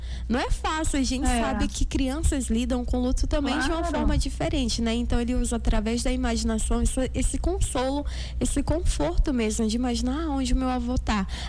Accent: Acre, Brazil; Eu, como boa acriana

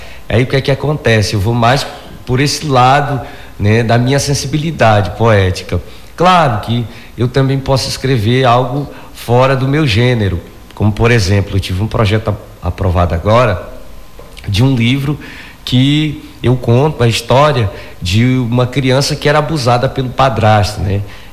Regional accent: Rio Branco, Acre, Brazil; sai da periferia de Rio Branco, né, no caso eu sou da Baixada, um lugar que já foi extremamente violento

